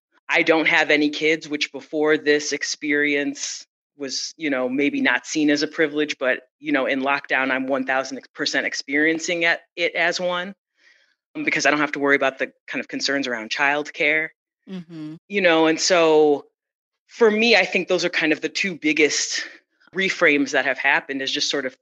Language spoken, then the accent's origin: English; Detroit, Michigan, United States; and I'm from Detroit. And so I got a job at Wayne State University, which is where I'm from. You know, I'm from the city.